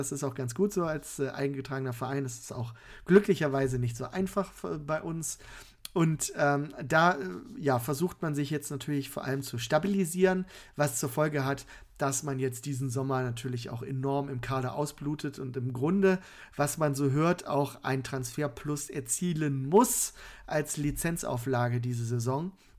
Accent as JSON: {"language": "German", "town": "Düsseldorf", "region": "North Rhine-Westphalia", "country": "Germany", "said": "wir natürlich als Düsseldorfer"}